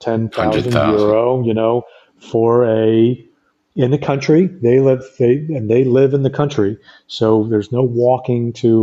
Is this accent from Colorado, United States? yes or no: no; New York, United States; now in France; I haven't had that since I grew up in New York. So almost 40 years.